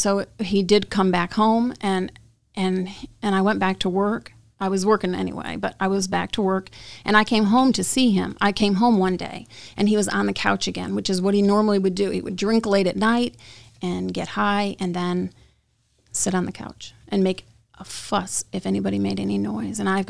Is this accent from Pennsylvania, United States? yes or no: no; New York, United States; also born or lived in North Carolina; I was raised in New York, and I moved to North Carolina. I lived down there for 11 years